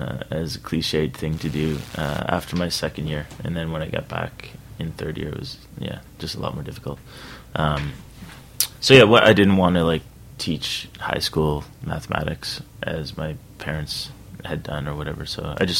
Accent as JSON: {"language": "English", "town": "Dartmouth", "region": "Nova Scotia", "country": "Canada", "tie": "born or raised there", "said": "I grew up in Dartmouth, Nova Scotia, a small place up there above Maine"}